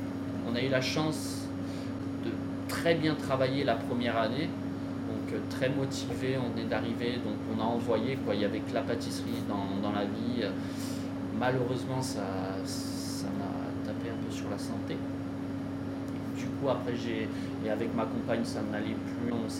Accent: Nice, Provence-Alpes-Côte d'Azur, France; also born or lived in Ajaccio; Je suis né à Ajaccio. J'ai toute la famille du côté de ma mère qui est en Corse. Après, du côté de mon père, c'est plus vers l'Alsace. Et moi, j'ai atterri à Nice très rapidement quand même.

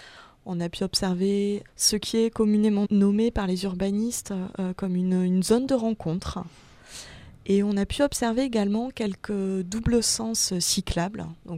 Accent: Lyon, Auvergne-Rhône-Alpes, France; en tant que Lyonnais et Lyonnaise

